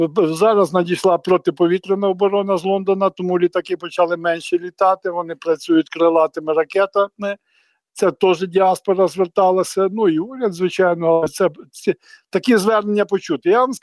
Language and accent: Ukrainian; Western Ukraine, Ukraine; Я родом з Західної України, в безпечне місце